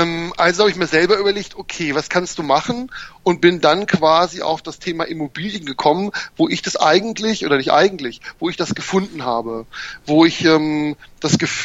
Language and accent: German; Göttingen, Lower Saxony, Germany; moved away as an adult; now in Nuremberg, Germany; ich komme eigentlich aus Niedersachsen, aus Göttingen und bin dann damals nach dem Abi, wie das so üblich ist, um Flücke zu werden, nach Nürnberg gezogen und habe hier an der Uni studiert.